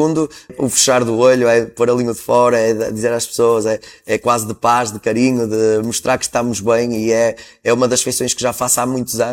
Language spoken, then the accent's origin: Portuguese; Barcelos, Braga, Portugal; Eu sou barcelense, mas a Esposende recebeu-me muito bem